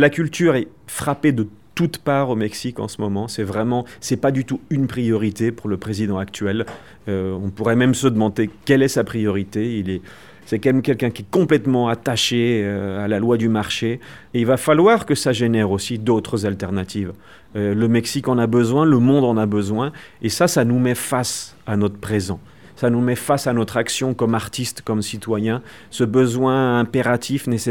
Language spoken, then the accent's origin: French; France; now in Mexico; même si je suis français, ma réalité est complètement mexicaine